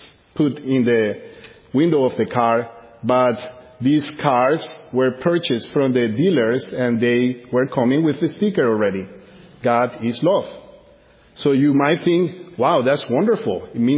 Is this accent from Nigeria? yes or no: no; Barranquilla, Atlántico, Colombia; Growing up in Colombia, one thing that I remember seeing often around me was that most of the cars that were around there, especially in Barranquilla, my home city